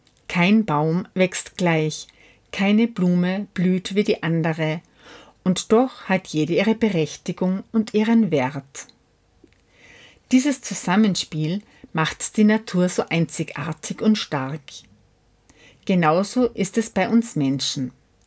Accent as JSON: {"language": "German", "town": "Göfis", "region": "Vorarlberg", "country": "Austria", "tie": "born or raised there", "lives_now": "Altenstadt, Austria", "said": "Altenstädterin, zugezogen aus Göfis. Seit fast 21 Jahren lebe ich in Altenstadt, doch meine Heimat liegt in Göfis."}